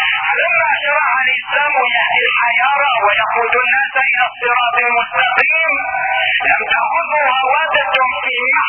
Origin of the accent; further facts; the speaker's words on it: Syria; إنما هم في نظرنا كسوريين شرفاء وكحرف شرفاء ندافع عن قضيتنا وعن القضية الفلسطينية